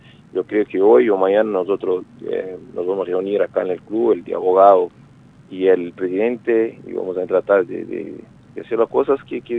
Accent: Pelotas, Rio Grande do Sul, Brazil; Spanish is a second language; Soy de Pelotas.

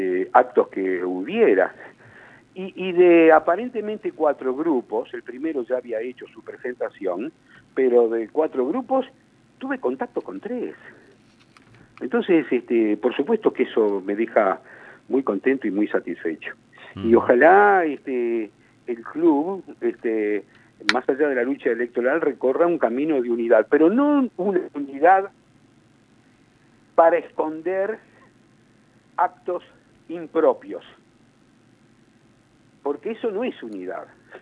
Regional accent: Uruguay; Y me gusta como uruguayo, te lo vuelvo a repetir.

